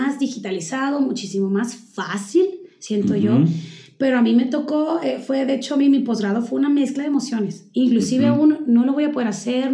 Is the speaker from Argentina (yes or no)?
no; Honduras; also born or lived in Guatemala; now in Mexico; yo viví toda mi vida en Centroamérica. Yo nací en Guatemala y viví toda mi vida en Honduras y estudié parte de la licenciatura, de hecho, en Centroamérica, en Honduras. Finalmente me tuve que mover a México